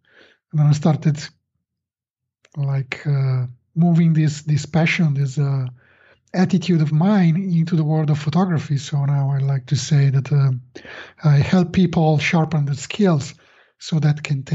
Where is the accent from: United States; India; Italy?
Italy; Italy, of course. I'm from Italy. We have some beautiful locations here.